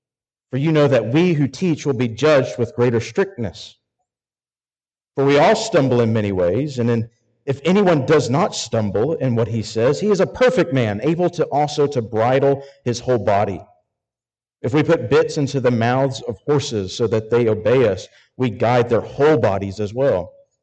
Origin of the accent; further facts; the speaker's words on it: Arkansas, United States; I'm from Arkansas.